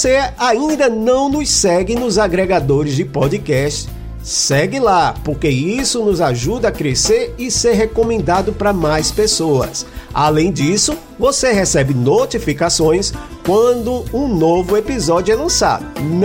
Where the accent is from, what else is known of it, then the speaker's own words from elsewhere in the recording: Recife, Pernambuco, Brazil; Eu sou de Recife.